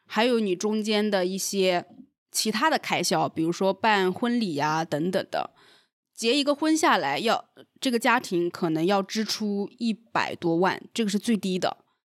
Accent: Jiangxi, China; 因为我就是来自彩礼重灾区江西的。

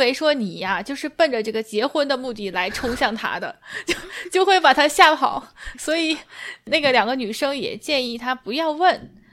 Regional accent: Harbin, Heilongjiang, China; Hello， 大家好， … 我来自黑龙江哈尔滨，我的大学专业是对外汉语，但目前我在一家江苏的公司做 HR

